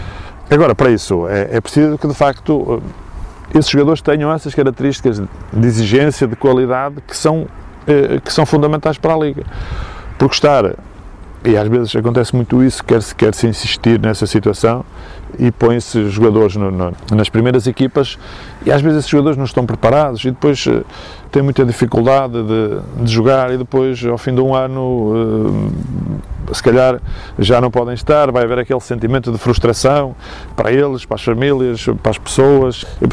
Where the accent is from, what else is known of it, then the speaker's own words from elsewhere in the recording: Portugal; como nós, portugueses, e que gostam de facto do futebol, do nosso futebol